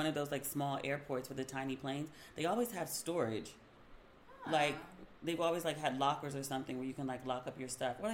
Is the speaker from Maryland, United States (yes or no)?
yes; Maryland, United States; And I was like, sure, because I'm from Maryland. Like, you never turn down crab, especially if you're, like, you know, coastal water city.